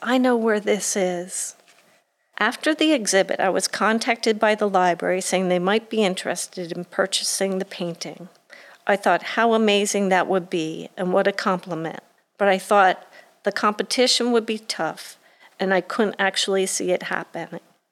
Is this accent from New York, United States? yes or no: no; Philadelphia, Pennsylvania, United States; I grew up in Philadelphia, and my mother was a sculptor and had a huge influence on me.